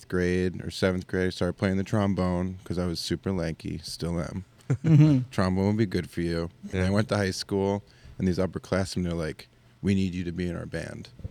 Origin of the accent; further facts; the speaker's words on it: New York, United States; I'm from Long Island.